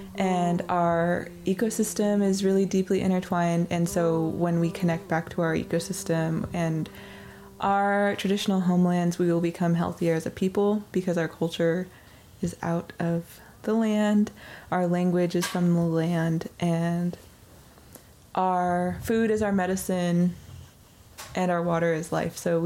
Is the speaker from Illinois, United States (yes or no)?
no; Washington, United States; I am from the Lummi Nation. I am from Kwajalleep, which is part of the Hwasanich Nation on Vancouver Island.